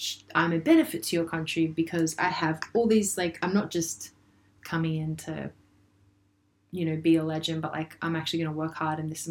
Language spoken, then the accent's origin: English; Australia; then also, the great thing about, you know, being an Australian is that there's this, you have people around you who would keep you grounded.